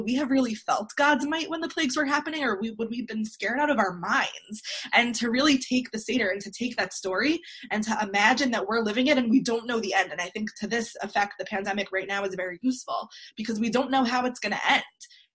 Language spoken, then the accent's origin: English; Great Neck, New York, United States; So I grew up in Great Neck, which is a Persian community, which is why whenever anyone hears that I'm from Great Neck, they ask me if I'm Persian. I'm not.